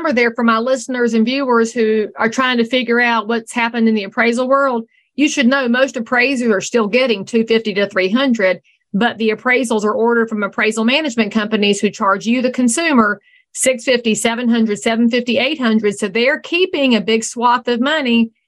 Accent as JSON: {"language": "English", "region": "the South", "country": "United States", "accent": "Southern", "said": "And so all that did was tell me I'm not letting my accent go. They're not having it. They've taken everything else Southern out and made it watered down."}